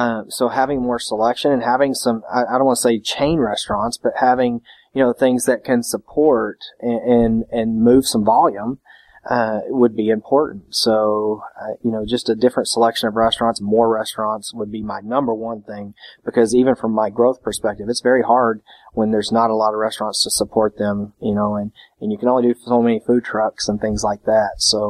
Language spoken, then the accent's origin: English; the South, United States; moved away; I mean, I'm from the South originally. I moved away. I spent most of my life away from the South, and coming back, it's just been very refreshing.